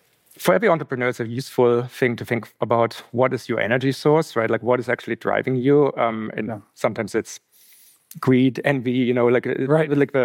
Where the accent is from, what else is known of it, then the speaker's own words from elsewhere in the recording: Germany; now in Canada; I came from Germany, living in Canada, 2004.